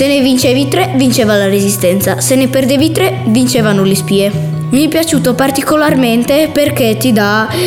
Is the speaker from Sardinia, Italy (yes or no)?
yes; Fonni, Sardinia, Italy; vengo da Fonni.